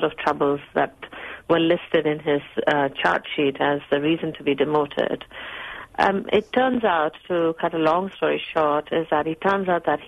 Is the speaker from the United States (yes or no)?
no; Singapore; I'm of Indian ancestry. I'm Indian, as in East Indian, but born and raised in Singapore.